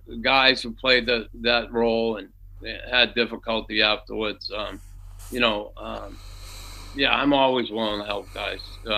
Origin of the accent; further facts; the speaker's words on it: Boston, Massachusetts, United States; me growing up in Boston and my road to the NHL